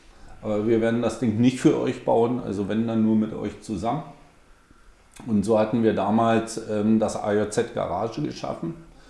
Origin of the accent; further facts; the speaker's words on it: Cottbus, Brandenburg, Germany; now in Weißwasser, Germany; Aufgewachsen bin ich in Cottbus, habe da bis 1991 auch gelebt.